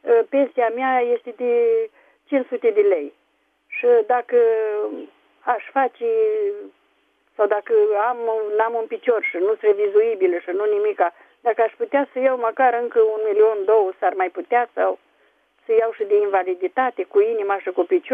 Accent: Pașcani, Iași County, Romania; din Pașcani.

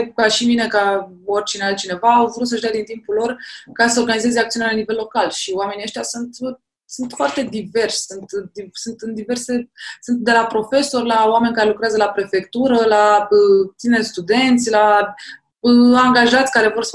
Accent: Giurgiu, Giurgiu County, Romania; cum ne-am dus și la Giurgiu, eu sunt de la Giurgiu

